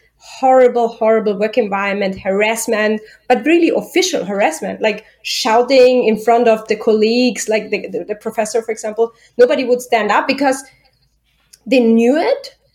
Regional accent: Austria; I also think, like, I'm coming from Europe and especially Austria, so I don't want to generalize for whole Europe now

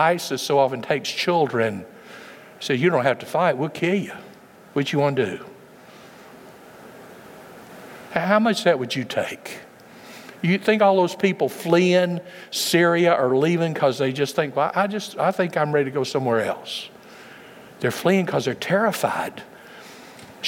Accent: United States; because being American, we never had that kind of oppression.

